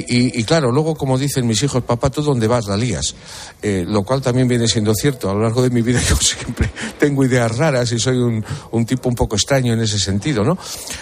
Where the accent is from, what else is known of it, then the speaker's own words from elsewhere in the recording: Madrid, Community of Madrid, Spain; yo soy de Villaverde.